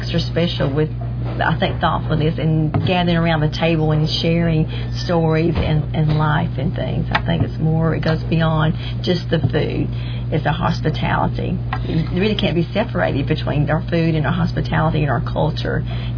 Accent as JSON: {"language": "English", "region": "Southern United States", "country": "United States", "said": "be just proud that I'm a Southerner."}